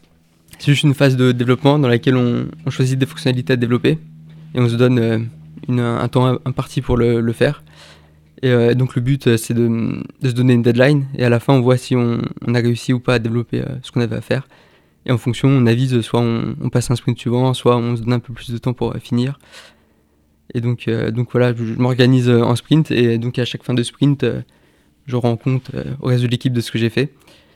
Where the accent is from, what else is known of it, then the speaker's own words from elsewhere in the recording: Chambéry, Auvergne-Rhône-Alpes, France; Oui, je suis de Chambéry